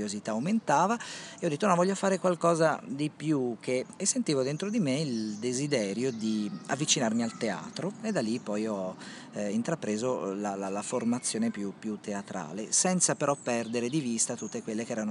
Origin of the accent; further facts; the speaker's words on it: Campania, Italy; io vengo dalla provincia di Salerno, dove la mia famiglia è nata e cresciuta, e anch'io sono nato lì, i miei nonni erano dei contadini